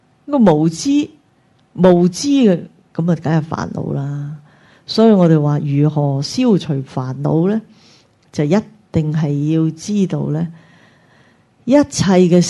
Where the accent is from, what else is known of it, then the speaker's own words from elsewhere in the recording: China; 边好似我哋中国人咁，又话拜天地，又话拜生鸡